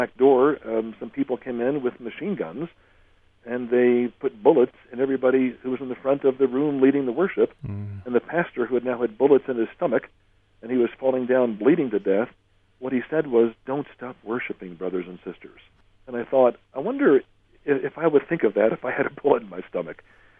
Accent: United Kingdom; speaking as a Brit

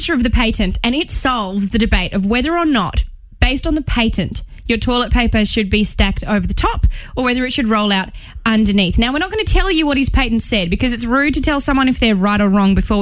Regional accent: Australia; Well, most Australians, we've got a bit of European descent.

